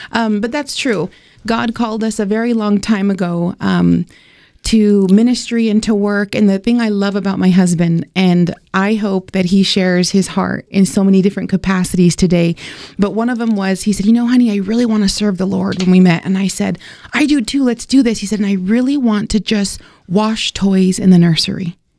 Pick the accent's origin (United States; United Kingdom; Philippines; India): United States; New Mexico; I know for me growing up in New Mexico, I was one choice away daily.